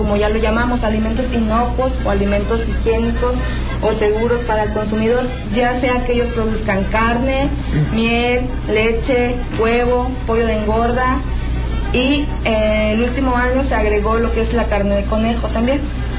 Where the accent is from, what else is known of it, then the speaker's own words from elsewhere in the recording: Mexico; como todo mexicano, pues tenemos el derecho